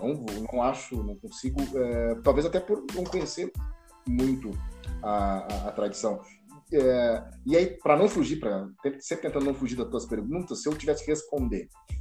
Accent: Pelotas, Rio Grande do Sul, Brazil; Eu sou um homem negro que nasci em 1973, tenho 48 anos, sou da cidade de Pelotas.

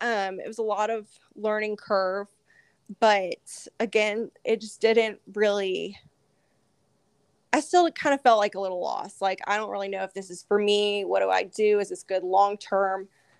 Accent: Augusta, Georgia, United States; Yeah, so I'm from Augusta, Georgia.

